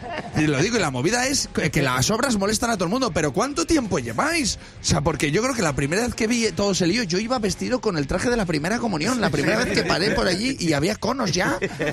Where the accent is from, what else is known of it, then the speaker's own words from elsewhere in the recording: Valladolid, Castile and León, Spain; now in Madrid, Spain; Mira, yo soy de Valladolid, lo explico. Vivo en Madrid.